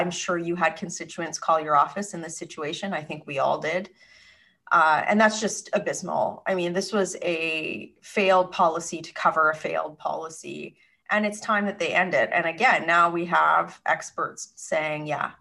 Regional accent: Canada; As Canadian citizens, we do have the right to mobility.

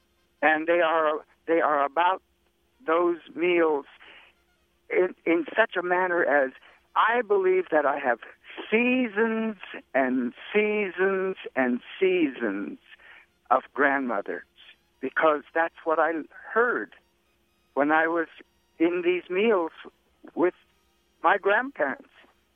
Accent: Laguna, New Mexico, United States; And so for me, growing up on the Laguna Reservation and growing up primarily, I was really... blessed to be with my grandma and my grandpa at their sheep camp.

